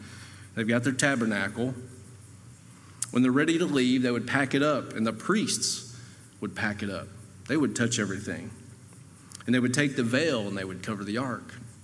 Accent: Gatlinburg, Tennessee, United States; Or at least I'm from Gatlinburg. We're mountain people. They got names for all kinds of stuff.

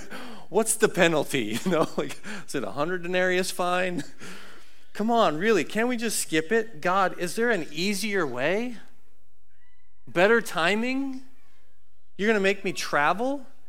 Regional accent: Kansas, United States; Now, we are from Kansas.

